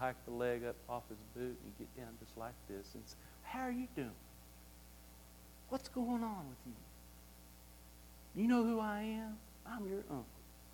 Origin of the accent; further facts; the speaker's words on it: Oklahoma, United States; I grew up in Oklahoma.